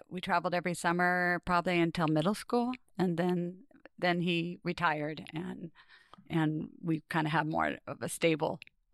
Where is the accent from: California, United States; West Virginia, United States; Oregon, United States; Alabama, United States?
Oregon, United States; Florence; I was raised mostly in Florence, Oregon, Central Oregon coast, and I went to most of my schools there as well.